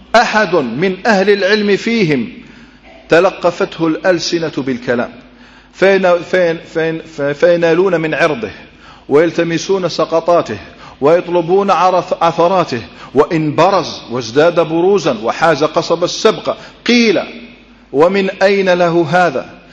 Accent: Morocco; في بلادنا المغرب كله، المغاربة معروفون

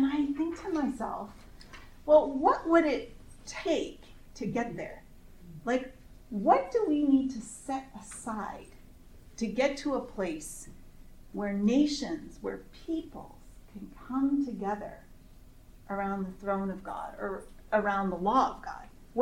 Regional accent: Canada; in the interest of full disclosure, I'm Canadian

